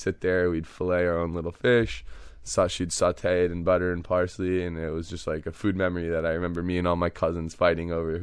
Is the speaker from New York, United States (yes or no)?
yes; New York, United States; the things that I grew up eating in New York with my Persian family.